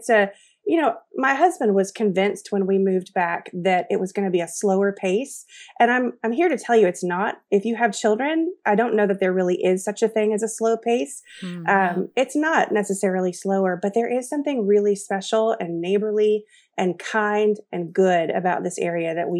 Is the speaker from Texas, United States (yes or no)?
no; Virginia, United States; So my husband and I were raised in the New River Valley.